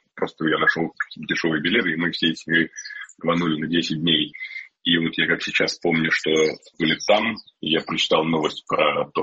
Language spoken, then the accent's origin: Russian; Saint Petersburg, Russia; also born or lived in Moscow; я из Петербурга. Долго жил в Москве, адвокат вернулся в Петербург.